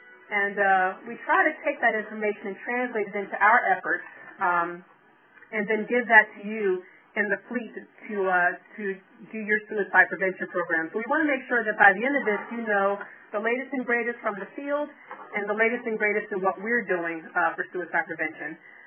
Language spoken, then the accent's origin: English; Philadelphia, Pennsylvania, United States; My last disclaimer is that, as I always say, I'm from Philadelphia. I talk fast. Sometimes I mumble.